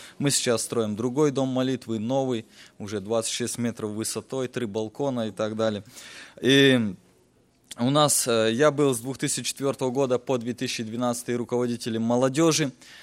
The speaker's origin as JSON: {"language": "Russian", "region": "Rivne Oblast", "country": "Ukraine", "moved": "yes", "said": "мне 25 лет, я приехал с Украины, с Ровенской области. А наш край еще называется Полесье. У нас природа такая же, как и у вас, леса, болота. И мы живем в селе, которое называется село Старое Село, ему около 900 лет."}